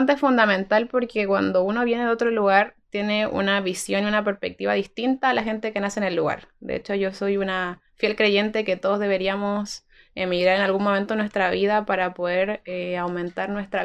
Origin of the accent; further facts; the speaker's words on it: Chile; now in Bolivia; sí, nosotros venimos de Chile, ahora me dicen chilena camba, porque ya como que no he perdido un poco la rapidez, pero para que se me entienda.